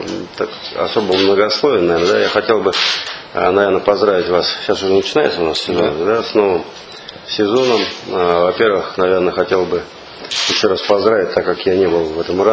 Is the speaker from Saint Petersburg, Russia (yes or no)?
yes; Saint Petersburg, Russia; хотя сам питерский товарищ